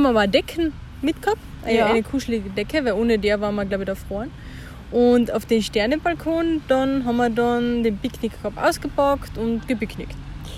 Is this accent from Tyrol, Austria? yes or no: no; Carinthia, Austria; Nämlich Richtung Oberkärnten. In meine Heimat, wo ich ja geboren bin.